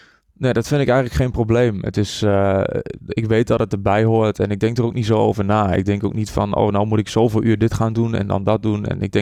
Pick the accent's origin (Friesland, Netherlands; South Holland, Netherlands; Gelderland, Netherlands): Gelderland, Netherlands; Borculo; Ik kom uit Borculo. Daar ben ik opgegroeid. Daarna ben ik conservatorium gaan doen in Enschede, Popacademie.